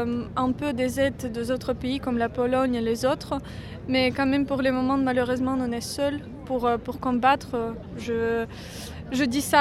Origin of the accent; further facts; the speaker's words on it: Chernihiv Oblast, Ukraine; born there; French is a second language; moved away as an adult; also born or lived in Kyiv; Je viens d'Ukraine, j'étais née pas loin de la région, j'étais née en région de Tchernigiv, pas loin de la capitale, c'est 80 km de la capitale. Et j'ai fait mes études et j'ai vécu à la capitale pendant 6 ans.